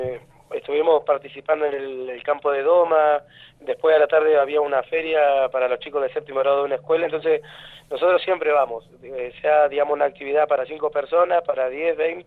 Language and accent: Spanish; El Calafate, Santa Cruz, Argentina; Yo soy nacido y criado, bueno, acá en Calafate